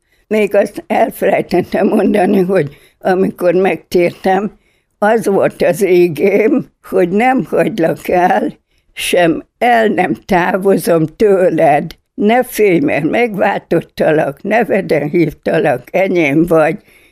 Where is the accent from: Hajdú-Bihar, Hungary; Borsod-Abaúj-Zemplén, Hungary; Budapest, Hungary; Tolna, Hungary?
Hajdú-Bihar, Hungary; Debrecen; Hát persze, hogy Debrecent vállaltam, mivel debreceni vagyok.